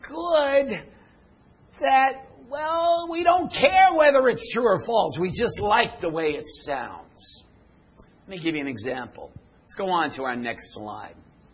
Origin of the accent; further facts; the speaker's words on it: New York, United States; I worked in news. I'm from New York.